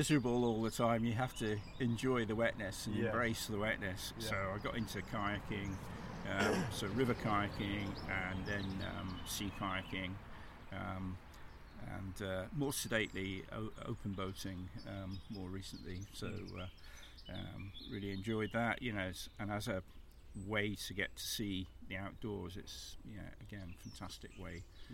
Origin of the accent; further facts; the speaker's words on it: Perth, Scotland, United Kingdom; also born or lived in Germany; So I went to primary school and everything in Perth. So if you like, when I grew up initially, it was in Scotland.